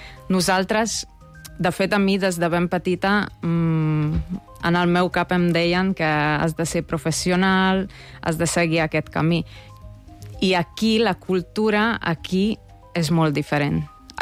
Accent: Senta, Vojvodina, Serbia; Vaig començar amb 7 anys a Sèrbia, al Senta, al meu poble

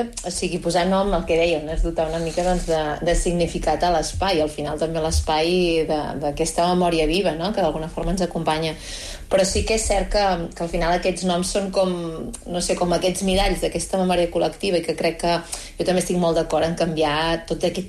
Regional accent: Girona, Catalonia, Spain; jo que soc gironina

